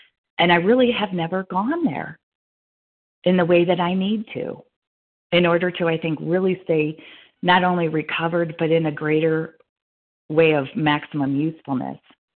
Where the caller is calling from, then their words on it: Colorado, United States; a real compulsive overeater, and I'm calling in from Colorado.